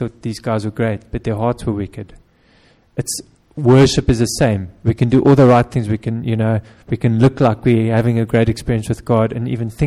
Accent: South Africa; my hometown in South Africa.

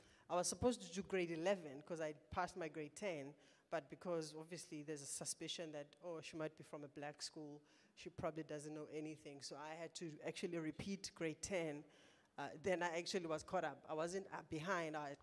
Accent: South Africa; I'm South African. How can you not know I'm South African? How can you not know I'm Xhosa?

